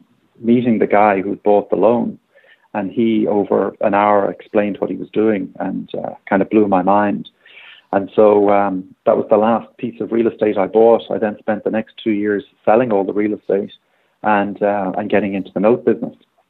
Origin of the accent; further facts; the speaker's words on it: Ireland; now in United States; I had some rentals back in Europe, which I'm from Ireland originally.